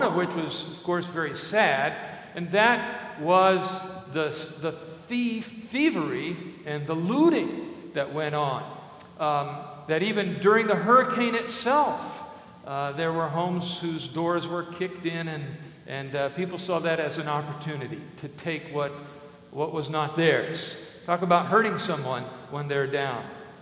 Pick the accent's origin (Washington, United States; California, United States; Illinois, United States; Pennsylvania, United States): Illinois, United States; Vandalia; take a psychology class at the state prison of my hometown, Vandalia, Illinois.